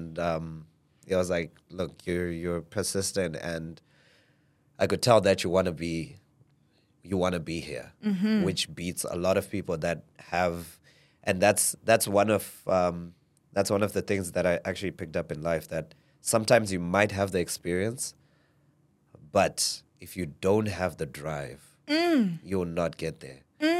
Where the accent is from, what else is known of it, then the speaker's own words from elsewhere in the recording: Zimbabwe; born there; also born or lived in South Africa; My mom's side is from Mozambique. My dad's side is from Mozambique. Mm-hmm. They met in Zimbabwe. I was born in Zimbabwe, so I identify as a Zimbabwean.